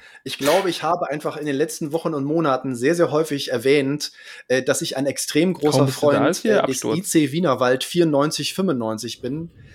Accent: Jena, Thuringia, Germany; ich bin aus Jena.

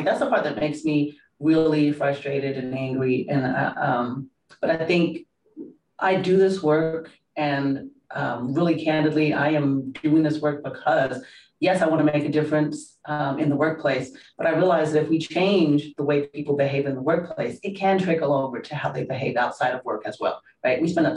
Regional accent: United Kingdom; accent: British; And that was my accent, right? I had a British accent. I don't have a British accent anymore.

